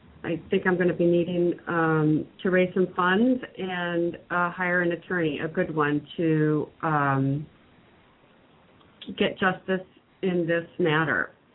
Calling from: Oregon, United States; I'm calling from Oregon.

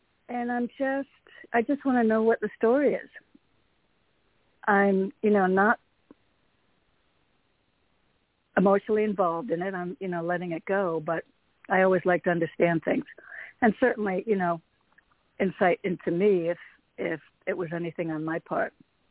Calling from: Connecticut, United States; calling from Connecticut.

